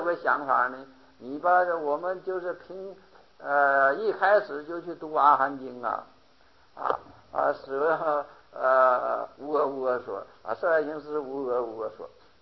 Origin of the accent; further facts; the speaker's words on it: China; 但是是巴利文，我们中国人呢现在还没有办法能读